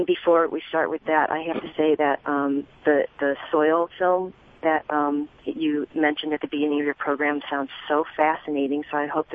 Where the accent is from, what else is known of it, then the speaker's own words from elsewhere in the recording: Ohio, United States; now in San Francisco Bay Area, United States; David grew up in Wisconsin, and I grew up in Ohio, so we're both Midwesterners.